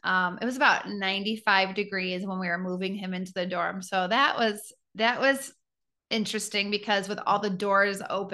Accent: New York, United States; I also went to college in Florida, and it was, you know, I was from New York

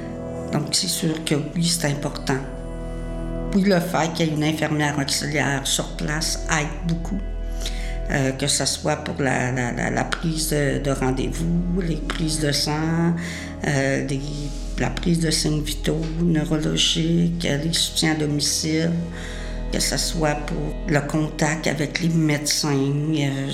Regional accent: Quebec, Canada; accent: Lac-Saint-Jean; Moi, originaire du lac Saint-Jean, de là mon accent prononcé.

